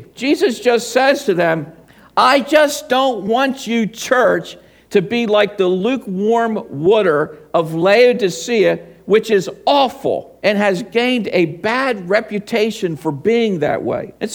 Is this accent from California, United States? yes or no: no; New Jersey, United States; people know that I'm from South Jersey because it's water.